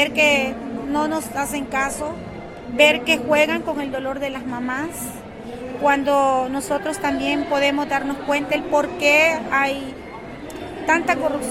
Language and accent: Spanish; El Salvador; vengo de El Salvador